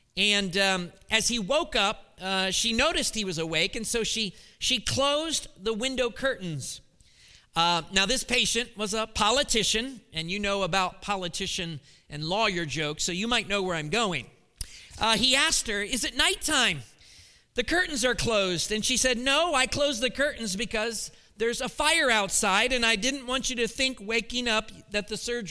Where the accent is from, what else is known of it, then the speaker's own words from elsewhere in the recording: Columbus, Ohio, United States; I grew into manhood, I guess, in Columbus, Ohio.